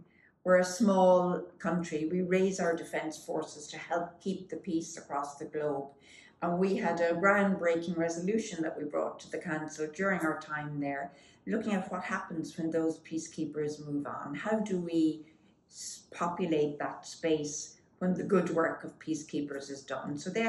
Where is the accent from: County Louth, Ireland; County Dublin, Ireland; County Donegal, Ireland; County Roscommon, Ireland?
County Louth, Ireland; I'm from County Louth, which is in fact the neighborhood of Newgrange, which I think is one of the most remarkable cultural assets that Ireland has to offer.